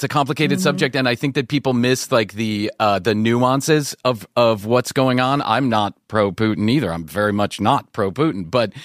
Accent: Skokie, Illinois, United States; But growing up in Skokie, Illinois, I feel that I'm there. It's a certain kind of upbringing.

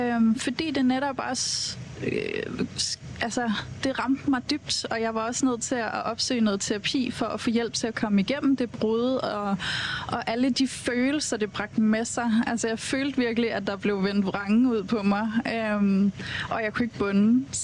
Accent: Copenhagen, Capital Region of Denmark, Denmark; Jeg er jo født og opvokset her i København også, ligesom dig, Lars, ude i Vandløs.

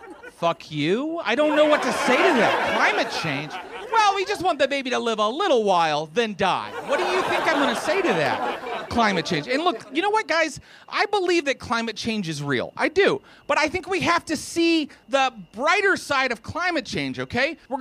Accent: West Virginia, United States; But I mentioned I'm from West Virginia, and I really want people to understand what that's like.

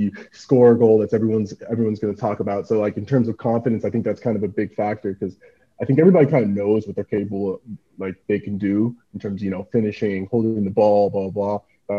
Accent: United States; me growing up in the States

